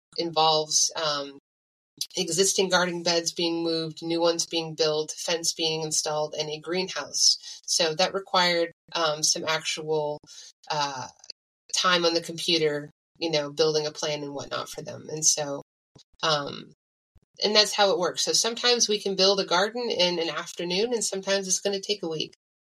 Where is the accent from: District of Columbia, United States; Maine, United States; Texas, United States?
Maine, United States; now in North Carolina, United States; So we came from Maine. We had to learn this all over. But there are three full growing seasons here in North Carolina.